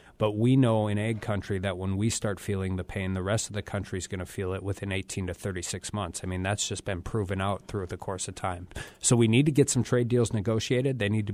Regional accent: Dickinson, North Dakota, United States; also born or lived in Grand Forks; I grew up in Dickinson. I lived in Grand Forks for 10 years. I moved back to Dickinson in 2006, and I've been out of the state twice.

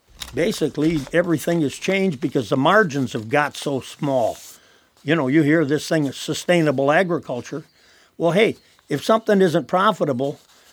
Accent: Homer, Michigan, United States; from Homer, Michigan. I live out here north of Homer on the Cook's Prairie.

